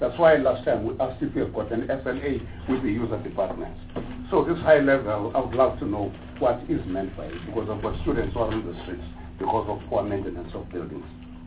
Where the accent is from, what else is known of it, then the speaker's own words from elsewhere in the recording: Eastern Cape, South Africa; I come from Barrow, and next to my home is an institution called Walter Sisulu, a technical college.